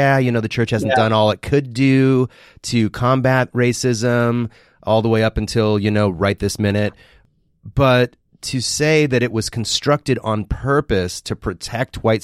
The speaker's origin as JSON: {"language": "English", "region": "Midwest", "country": "United States", "tie": "born or raised there", "said": "I grew up in the Midwest, though. I wasn't raised in the South."}